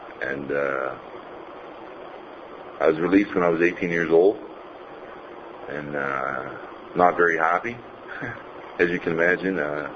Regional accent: New Brunswick, Canada; I'm from New Brunswick. I come from an upper middle class family.

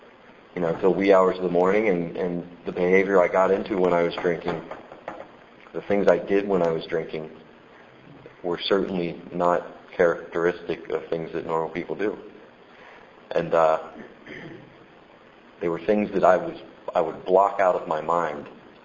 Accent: Cincinnati, Ohio, United States; And I'm from Cincinnati, Ohio. I got sober in Cincinnati 8.5 years ago.

